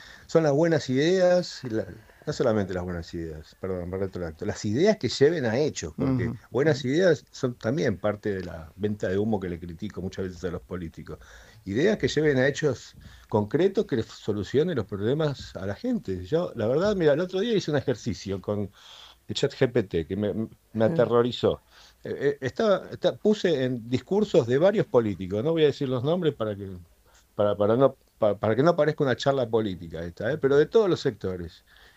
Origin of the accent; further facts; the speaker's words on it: Argentina; Somos todos el mismo equipo, somos todos argentinos. Acá